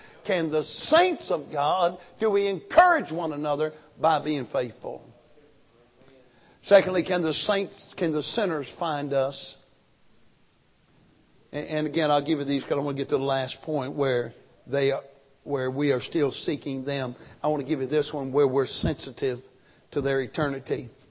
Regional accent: Alabama, United States; Because I'm from South Alabama. My way was to punch them.

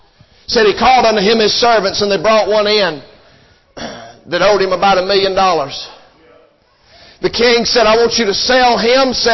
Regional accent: Abbeville, United States; Now, I'm from Abbeville, and you gotta be within slapping distance to kick dust on somebody.

